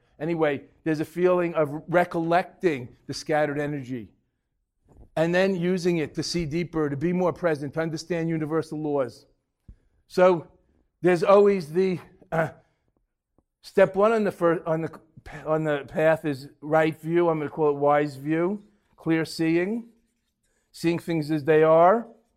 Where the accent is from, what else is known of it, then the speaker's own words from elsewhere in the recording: New York, United States; I'm from New York, so you got to think about the cockroaches.